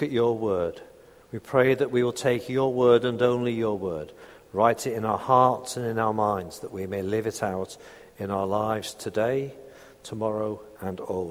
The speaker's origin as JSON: {"language": "English", "town": "Liverpool", "region": "North West England", "country": "United Kingdom", "tie": "born or raised there", "said": "I grew up in Liverpool, as many of you may know, and I've always been a supporter of Liverpool."}